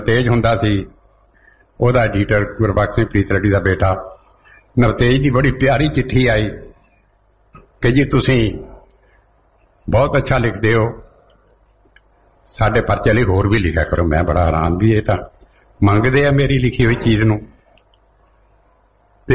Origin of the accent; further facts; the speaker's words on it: Punjab, India; born there; ਜਿਹੜੇ ਨਾਨਕੇ ਪਿੰਡ ਮੈਂ ਪੈਦਾ ਹੋਇਆ, ਉਹ ਕੋਟਲਾ ਬਟਲਾ ਖੰਨਾ ਸੰਘੋੜ ਰੋਡ ਦੇ ਉੱਤੇ